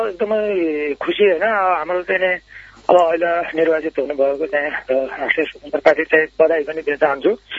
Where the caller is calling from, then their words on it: Banke, Lumbini Province, Nepal; बाँके जिल्लादेखि इन्द्रपुरा थोकी क्षेत्री, बाँके जिल्ला।